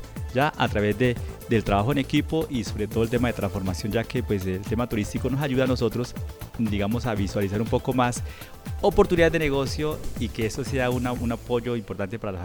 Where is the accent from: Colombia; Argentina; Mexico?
Colombia